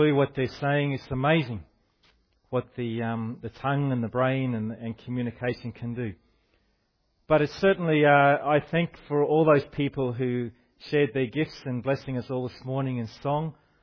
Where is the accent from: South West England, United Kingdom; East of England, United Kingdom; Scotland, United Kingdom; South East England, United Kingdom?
Scotland, United Kingdom; born there; I was born in Scotland, which is that little country above England